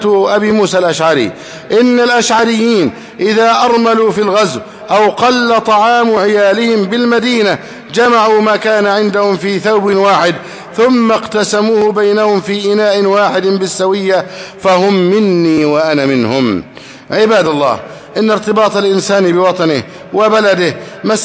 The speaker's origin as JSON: {"language": "Arabic", "country": "Egypt", "said": "أن بلدنا مصر ليست دولة إسلامية، وأن ولاتنا ليسوا بولاة شرعيين"}